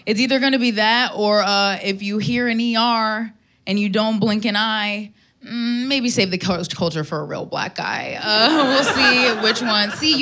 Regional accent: Florida, United States; And I'm from Florida, so we were doing this thing where you will put on the Weather Channel and open a bottle of wine and see how close a hurricane gets to your house.

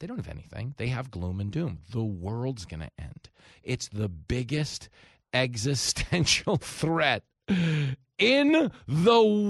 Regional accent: New York, United States; Where I grew up on Long Island, we had Grumman.

